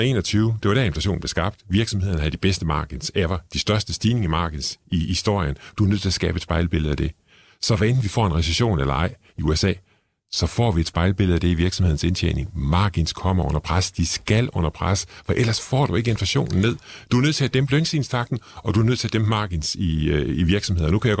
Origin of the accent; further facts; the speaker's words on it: Struer, Central Denmark Region, Denmark; jeg kommer fra Struer